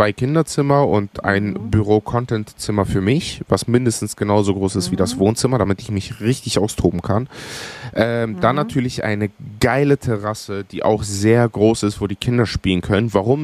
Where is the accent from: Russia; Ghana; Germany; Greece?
Greece